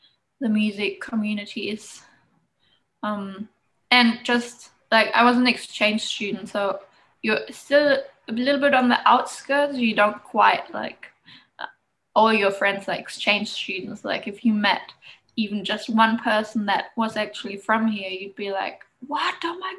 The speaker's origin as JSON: {"language": "English", "country": "Germany", "tie": "born or raised there", "said": "my family is a Ford family, like Ford Motor Company, where the area I grew up in Germany, my father worked for Ford"}